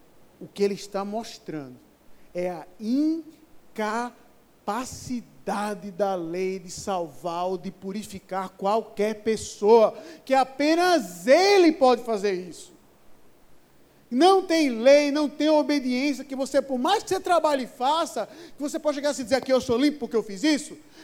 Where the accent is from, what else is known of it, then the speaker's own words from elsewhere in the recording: Porto de Galinhas, Pernambuco, Brazil; Que preconceito é esse com a minha terra? Porto de Galinha não tem ataque de tubarão, né?